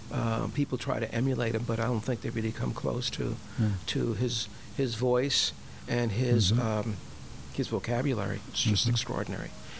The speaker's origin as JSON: {"language": "English", "town": "Bronx", "region": "New York", "country": "United States", "said": "we're from the South Bronx. We didn't have much money."}